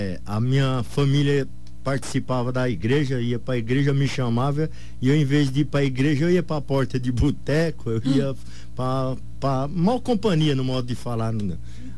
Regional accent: Douradina, Mato Grosso do Sul, Brazil; Sou de Douradina.

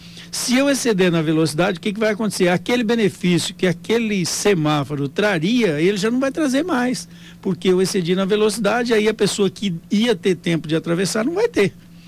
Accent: Dourados, Mato Grosso do Sul, Brazil; ah, você é de Dourados? Sou de Dourados.

